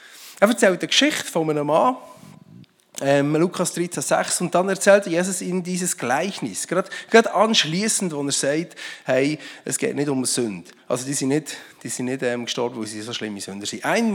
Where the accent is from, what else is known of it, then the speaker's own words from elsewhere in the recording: Switzerland; Und glauben Sie, als Schweizer, wenn wir Frucht hören, denken wir sofort an Business.